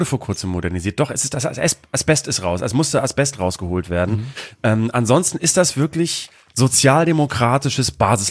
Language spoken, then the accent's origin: German; Bremen, Germany; dass der Weihnachtszirkus in diesem Jahr in meiner Heimat stattfindet. Du warst in Hamburg dran und ich möchte, dass der Weihnachtszirkus in diesem Jahr, dass wir alle nach Bremen fahren.